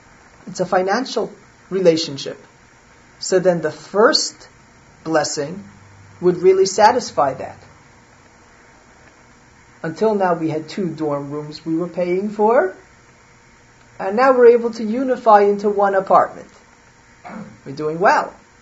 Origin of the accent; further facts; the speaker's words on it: Muncie, Indiana, United States; When I was growing up in Muncie, I knew of a family.